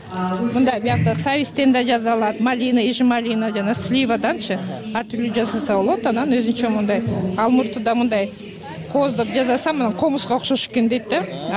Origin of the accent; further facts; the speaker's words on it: Bishkek, Kyrgyzstan; Мен Бишкектенмин.